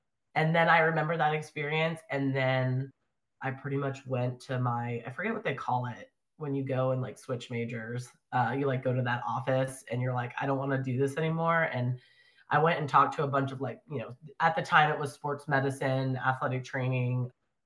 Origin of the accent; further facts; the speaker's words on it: Virginia, United States; I'm from Virginia and I applied to a lot of the big schools, and it's very competitive in Virginia